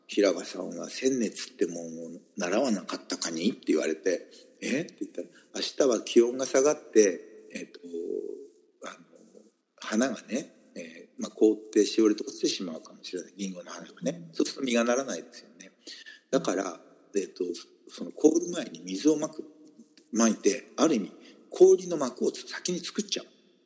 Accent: Tokyo, Japan; やっぱり僕東京で育って企業に勤めてたから

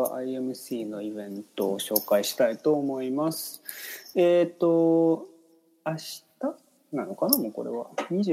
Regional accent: Saitama, Japan; 海なし県の海なし県の埼玉の出身で、

